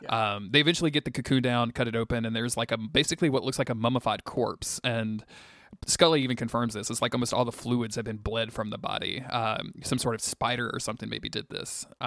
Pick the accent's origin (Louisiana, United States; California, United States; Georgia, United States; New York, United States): Louisiana, United States; I'm a podcaster from South Louisiana.